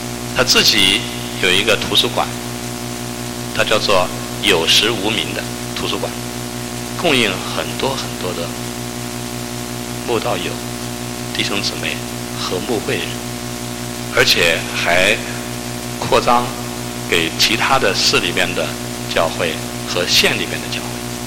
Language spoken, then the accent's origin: Chinese; United States; 我简直不敢跟别人说我是美国来的